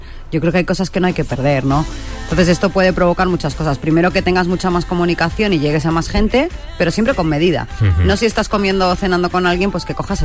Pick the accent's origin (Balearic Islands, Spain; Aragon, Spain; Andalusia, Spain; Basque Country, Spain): Balearic Islands, Spain; dio la casualidad que estaba en mi tierra, estaba en Mallorca